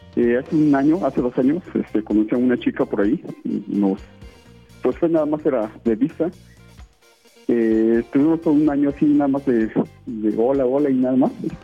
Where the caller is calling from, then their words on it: Mexico City, Mexico; De aquí, de Observatorio.